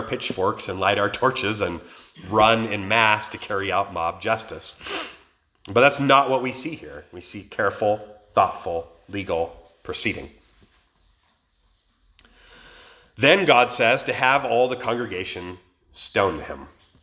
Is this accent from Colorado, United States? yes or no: no; California, United States; also born or lived in Placerville; in a town called Placerville, California, and I lived and was raised in a small town nearby, but I was born in Placerville.